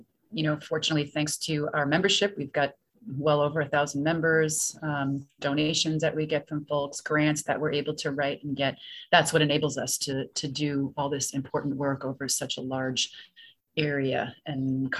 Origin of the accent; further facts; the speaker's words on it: New York, United States; also born or lived in West Africa / Southeast Alaska; I'm from New York originally, went to college in upstate New York, got a bachelor's in natural resources, and then spent roughly 4 years in the Peace Corps in West Africa doing agroforestry extension.